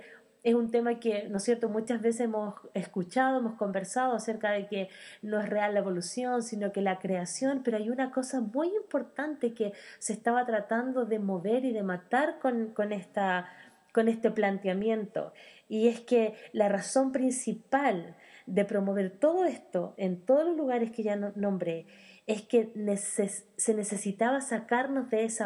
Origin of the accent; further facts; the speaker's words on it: Chile; Ayer veía un video en Facebook de un programa que dan aquí en Chile. Y bueno, yo soy chilena y estoy acá.